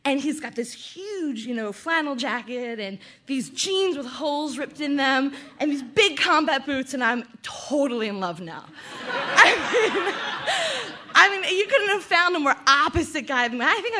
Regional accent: Philadelphia, Pennsylvania, United States; I grew up in Philadelphia. My father is a police officer, and my mother is a nurse. And I was born and raised in a very, you know, middle-class, row home, Philly area

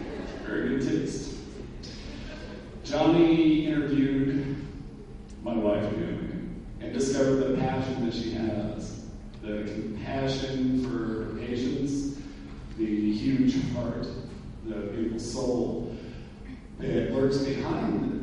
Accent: Wyoming, United States; I'm from Wyoming, originally.

